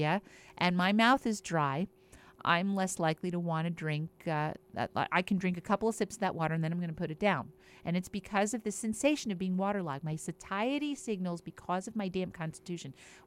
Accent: East Windsor, New Jersey, United States; And I remember growing up in East Windsor, New Jersey, and everybody used to talk about how great the water was in East Windsor, New Jersey

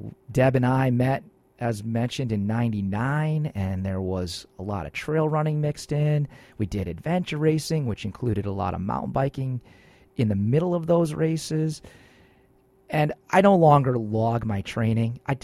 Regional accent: Vernon, Connecticut, United States; And it was the opposite of where I grew up in Vernon. I grew up on Taylor Street, a very busy thoroughfare

